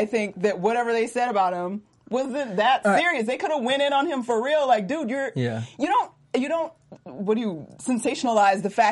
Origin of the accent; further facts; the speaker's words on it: the South, United States; Whereas I understand, because I'm from the South, I got some country cousins, I understand.